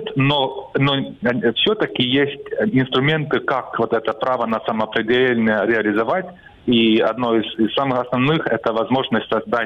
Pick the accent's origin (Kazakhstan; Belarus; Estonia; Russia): Estonia; Например, я эстонец, мне нет смысла говорить об эстонцах как о коренном народе, потому что у нас есть свое государство, где мы в большинстве.